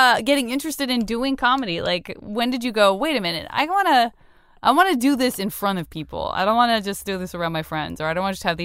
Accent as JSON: {"language": "English", "town": "Tucson", "region": "Arizona", "country": "United States", "said": "God, I remember I'm from Tucson, Arizona, and the first, like, going to anyone's house who had a second story was, like, the most exotic."}